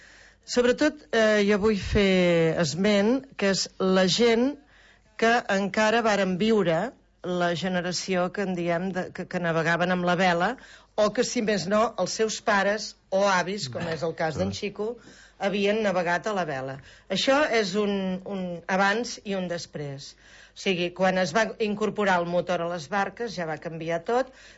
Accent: L'Escala, Catalonia, Spain; jo més, com que visc a soc de l'Escala, i visc a l'Escala, de la banda nord.

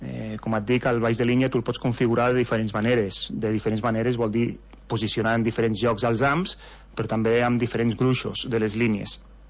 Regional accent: Andorra; born there; Jo sóc nascut a Andorra.

